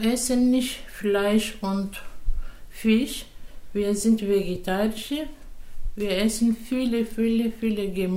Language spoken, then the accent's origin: German; Greece; German is a second language; Ich komme aus Griechenland.